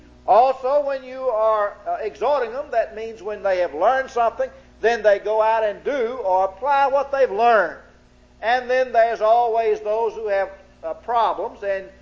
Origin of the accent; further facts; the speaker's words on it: Mississippi, United States; I was raised down in Noxubee County, you know, down there where they don't have a university. And they don't speak but one language down there.